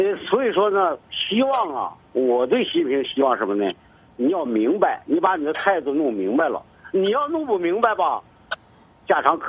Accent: Baoding, Hebei, China; 但是我是保定人呐，但是我的处境根本没有改变。

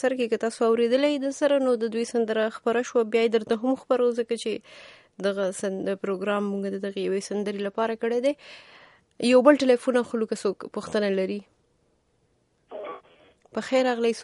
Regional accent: Swat, Khyber Pakhtunkhwa, Pakistan; زه خو د سوات يم

